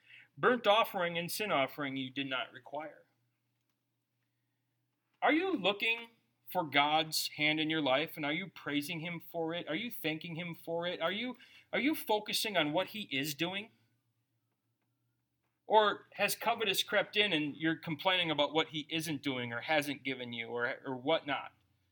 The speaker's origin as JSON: {"language": "English", "country": "United States", "said": "Oh, I'm an American. We do none of that."}